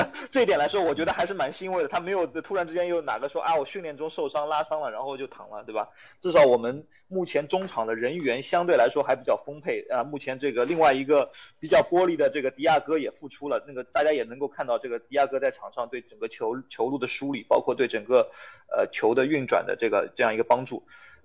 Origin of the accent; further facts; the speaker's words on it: Shanghai, China; 我们上海话叫 桑桑井对吧